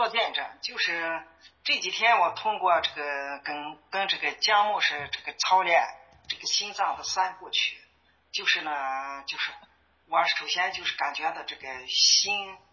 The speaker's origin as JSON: {"language": "Chinese", "region": "Ningxia", "country": "China", "said": "我是宁夏的，在我们这个地方它下雨着呢，"}